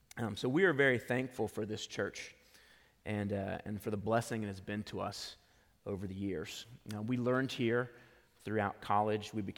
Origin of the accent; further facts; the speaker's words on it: United States; in only 2 years I'd already begun to even not think of myself as an American. I certainly don't think of myself as Japanese either.